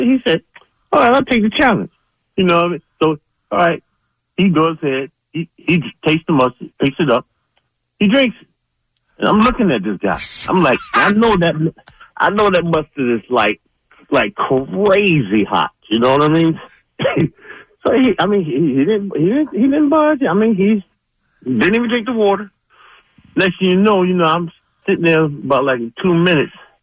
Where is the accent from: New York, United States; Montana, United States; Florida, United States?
New York, United States; Brooklyn; I'm coming from New York, from Brooklyn, and we dressed a little different.